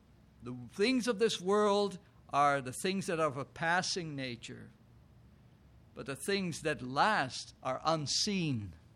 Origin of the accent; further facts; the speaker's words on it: Netherlands; now in United States; I, as an immigrant, I came from the Netherlands in 1982